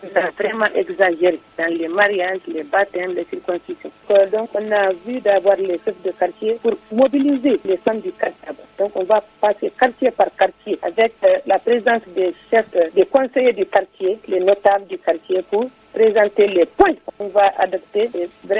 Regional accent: Timbuktu, Tombouctou, Mali; Avant, chez nous à Tombouctou, la dot était à 20 000 francs.

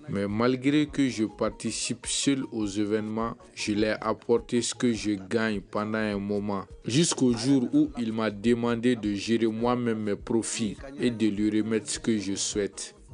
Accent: Kapala, Koutiala, Mali; je viens de Kapala, dans la région de Kuchala, précisément à 22 km de Kuchala, juste après le poste en partance vers Sikasso.

